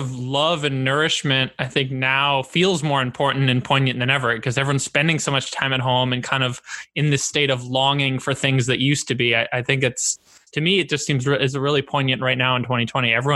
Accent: California, United States; growing up in the Bay Area, there was Ethiopian and Eritrean food, but that was about it.

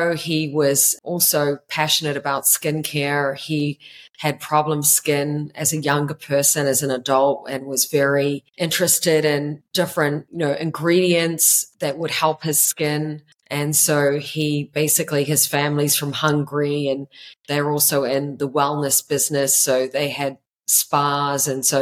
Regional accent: New Zealand; My background is I'm a New Zealander, was born and raised in New Zealand.

